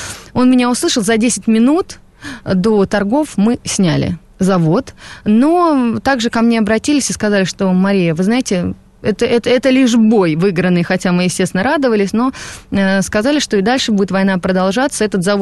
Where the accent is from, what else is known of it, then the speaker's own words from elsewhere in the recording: Moscow, Russia; Да, я сама москвичка, да.